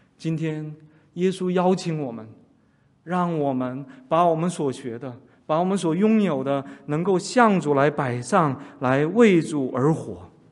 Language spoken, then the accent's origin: Chinese; China; 我们中国现在经济发展我们中国人的日子都好了，不是因为我们中国人聪明